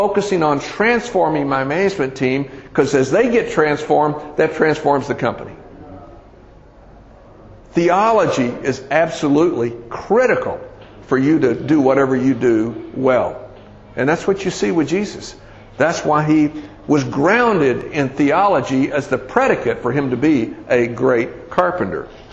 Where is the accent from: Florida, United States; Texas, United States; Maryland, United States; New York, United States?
Texas, United States; Dallas; I mean, I was born and raised here in Dallas.